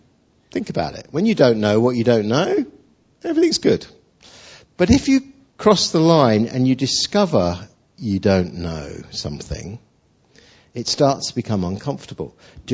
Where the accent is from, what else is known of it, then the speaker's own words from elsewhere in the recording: England, United Kingdom; moved away as an adult; now in New Zealand; Well, I'm an Englishman in New Zealand, right? I've been there for 4 years. So the English in me is still quite prevalent.